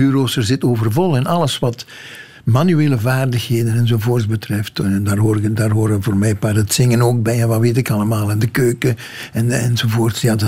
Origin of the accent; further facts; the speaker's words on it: Limburg, Belgium; En ten derde dat ik uit Limburg kom.